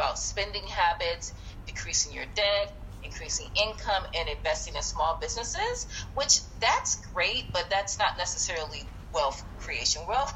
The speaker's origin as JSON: {"language": "English", "town": "Akron", "region": "Ohio", "country": "United States", "moved": "as an adult", "said": "I'm from Akron, Ohio. So shout out to LeBron James"}